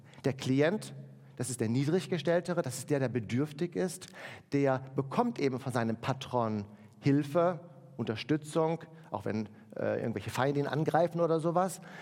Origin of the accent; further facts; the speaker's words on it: Germany; als wir in unserer westlichen Kultur, wozu wir als Deutsche ja auch gehören.